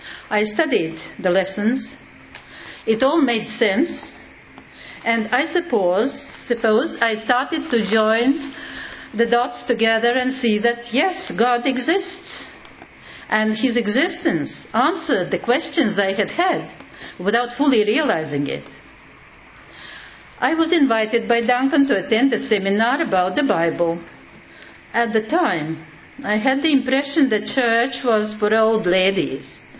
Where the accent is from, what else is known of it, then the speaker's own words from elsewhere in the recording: Latvia; also born or lived in Russia; I am a Latvian, but I was born in Russia.